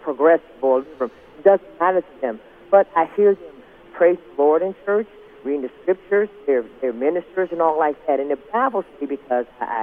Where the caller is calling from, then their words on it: Maryland, United States; I'm from Maryland. I listen to you every Saturday and every Sunday.